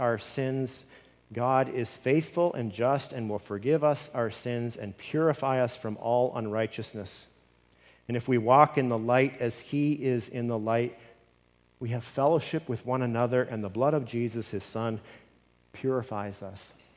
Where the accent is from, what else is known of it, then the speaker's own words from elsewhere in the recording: Canada; I am a Canadian